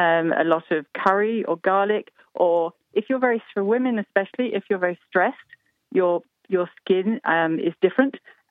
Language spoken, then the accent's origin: English; France; I was brought up in France, and it makes me smile with a feeling of affection.